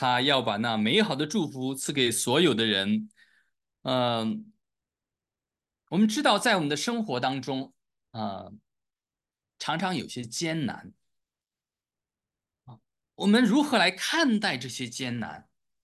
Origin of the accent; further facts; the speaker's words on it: China; 你要在这个我们中国人的思想里面